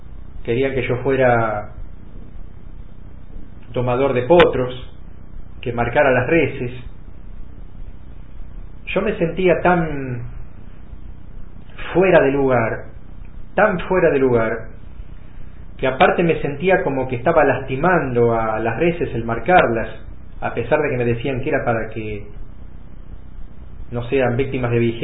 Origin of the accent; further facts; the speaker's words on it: Billings, Montana, United States; Y me crié en Billings, Montana, uno de los estados de lo que se llama América.